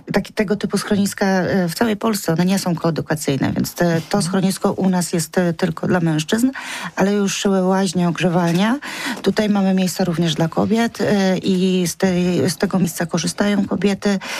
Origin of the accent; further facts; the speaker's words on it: Poznań, Greater Poland Voivodeship, Poland; ponieważ też jestem taką poznańską pyrą